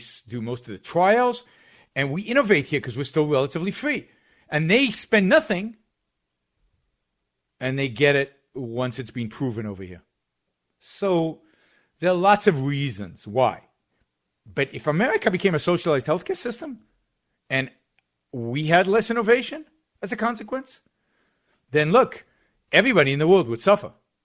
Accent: Israel; now in United States; Let me just say this. I was born and raised in Israel. Many of you know that.

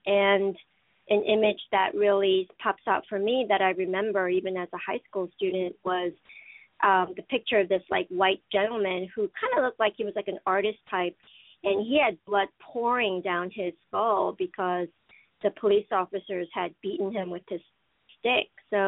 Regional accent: New York City, New York, United States; I remember I grew up in New York City, actually, all my life.

